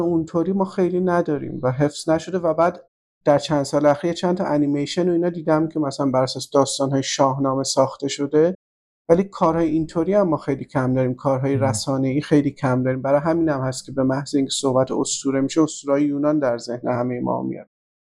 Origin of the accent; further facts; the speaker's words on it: Iran; ما به عنوان ما ایرانیم